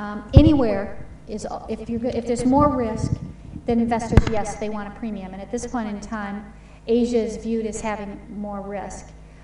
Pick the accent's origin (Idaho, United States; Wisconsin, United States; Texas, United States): Wisconsin, United States; You know, I'm being from Wisconsin, I'm sure you're aware the small towns in Wisconsin haven't closed the gap on a Milwaukee or Chicago